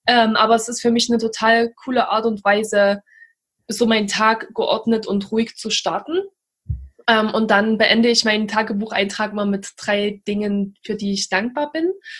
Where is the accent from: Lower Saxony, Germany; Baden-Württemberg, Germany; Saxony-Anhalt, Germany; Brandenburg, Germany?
Saxony-Anhalt, Germany; Naumburg; moved away as an adult; also ich bin natürlich in Naumburg aufgewachsen, in einer kleinen Stadt in Sachsen-Anhalt mit dir zusammen und unserer Familie zusammen, und bin dann mit 18 oder 19, ich weiß gar nicht mehr ganz genau, bin ich das erste Mal nach England gegangen